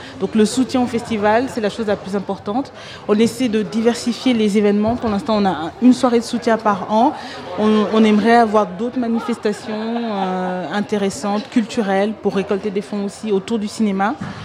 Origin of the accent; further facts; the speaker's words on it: Côte d’Ivoire; also born or lived in Montreal; en tant qu'Ivoirienne, je me suis toujours intéressée plus spécifiquement au cinéma africain.